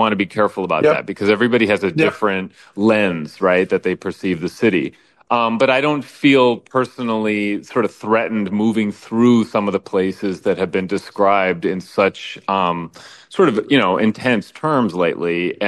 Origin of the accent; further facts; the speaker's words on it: New York City, New York, United States; now in Minneapolis, United States; I'm from New York City. It's a very, it's like a, I call it a concrete jungle. I mean, it's very dense, it's very big. And that's how I grew up.